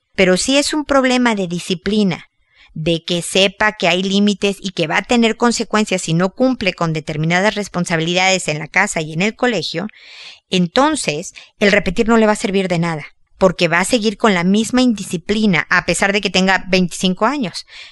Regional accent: Mexico; como decimos en, no sé si en mi tierra, México, o en mi familia, se le resbalen las cosas

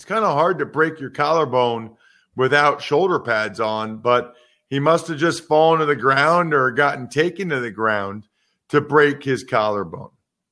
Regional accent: Pennsylvania, United States; The Edmonton Elks? I'm from Pennsylvania.

